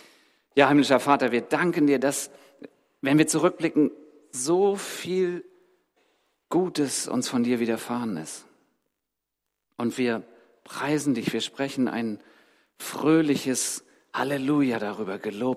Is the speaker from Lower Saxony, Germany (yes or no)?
no; Schleswig-Holstein, Germany; now in Berlin, Germany; Gott hat für eine Wohnungsfindung gesorgt, als wir hier übergesiedelt sind. Wir kommen eigentlich aus Schleswig-Holstein.